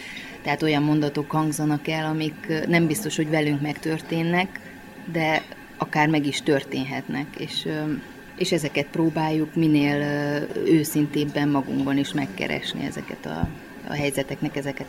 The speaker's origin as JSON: {"language": "Hungarian", "town": "Târgu Mureș", "region": "Mureș County", "country": "Romania", "said": "én marosvásárhelyi vagyok"}